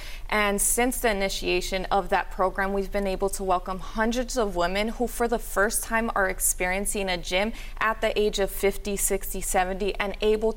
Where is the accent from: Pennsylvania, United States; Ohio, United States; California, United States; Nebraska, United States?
California, United States; Los Angeles; I grew up in the South LA community, and there's never been access to health and wellness centers